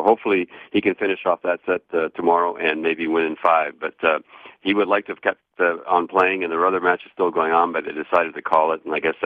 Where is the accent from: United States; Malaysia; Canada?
Canada; So it is chilly, but, you know, I'm a Canadian.